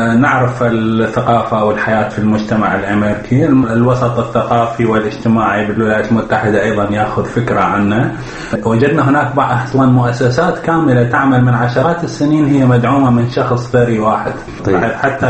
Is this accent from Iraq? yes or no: yes; Iraq; أنا ثالث عراقي يشارك في هذا البرنامج.